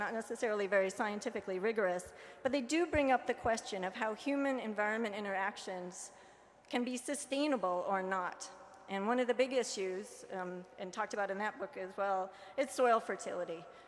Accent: Nebraska, United States; I was raised in Nebraska, close to the edge of the Dust Bowl, and you don't see a field that doesn't have a line of trees next to it.

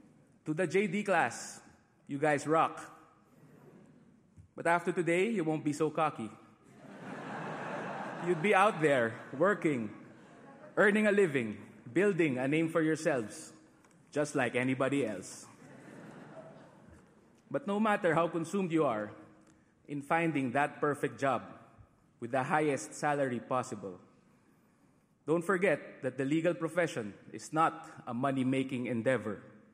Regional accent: Philippines; Filipino ako. That means I'm Filipino.

